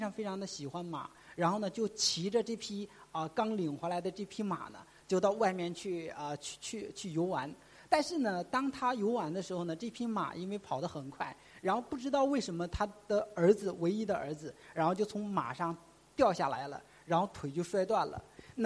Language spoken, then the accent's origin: Chinese; Northeast China, China; 用我们东北人的话来讲就是非常的魁梧非常的魁梧